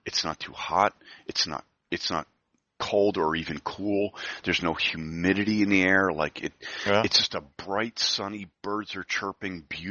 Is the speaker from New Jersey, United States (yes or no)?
yes; New Jersey, United States; I'm from New Jersey. I grew up in the tri-state area.